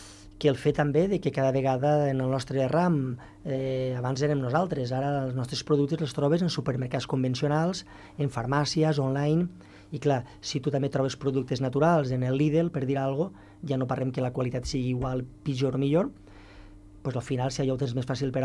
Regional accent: La Vall d'Uixó, Valencian Community, Spain; De Castelló. Soc de Castelló, de la Vall d'Uixó.

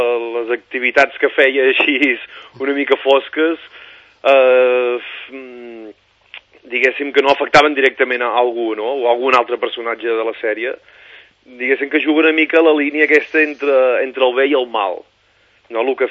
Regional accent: Aiguaviva, Catalonia, Spain; also born or lived in Mallorca; jo soc d'Aigua Viva, que és un poble que està a Girona, val? Per part d'avis paterns, els meus avis paterns eren andalusos, però per part de mares són d'aquí, de la Baixa Garrotxa, diguéssim. He estat molts anys visquent a Mallorca

